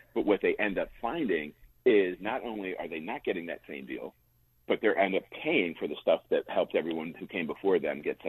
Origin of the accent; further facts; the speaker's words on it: Penn Hills, Pennsylvania, United States; And in my hometown of Penn Hills, what that looked like is the EPA and state environmental regulators getting involved